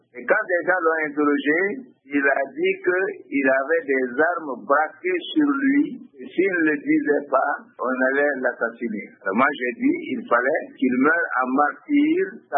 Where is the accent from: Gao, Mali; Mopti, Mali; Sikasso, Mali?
Mopti, Mali; Koporona; parce que moi je suis de Koporona.